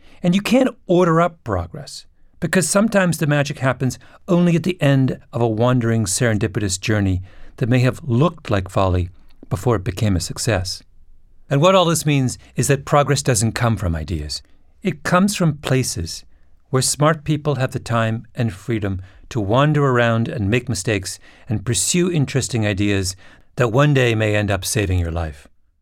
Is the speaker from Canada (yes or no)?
yes; Ontario, Canada; You know what it is in my hometown in Ontario? People helping people.